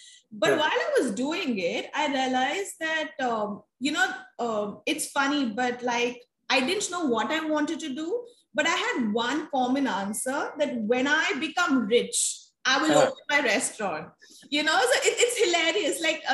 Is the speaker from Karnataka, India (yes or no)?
no; Mumbai, Maharashtra, India; And I'm born and brought up in Mumbai. So of course, it's a melting pot of various cultures.